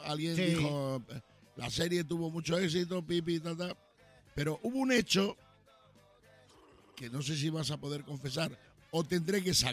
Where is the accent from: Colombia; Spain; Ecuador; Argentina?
Spain; Badajoz, Extremadura; que era de mi tierra, de Badajoz.